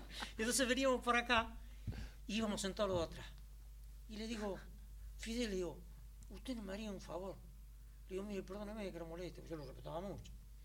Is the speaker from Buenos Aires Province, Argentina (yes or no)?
yes; Colón, Buenos Aires Province, Argentina; Colón, donde yo nací. Y yo, mis padres vivían, viniendo por la Ruta 8, 4 cuadras, 4 quintas en el campo.